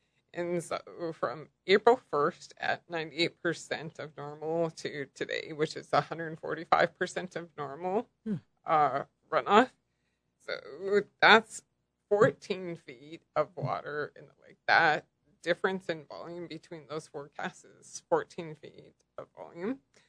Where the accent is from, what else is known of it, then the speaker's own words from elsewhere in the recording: Montana, United States; I'm from Montana. I always say it's God's country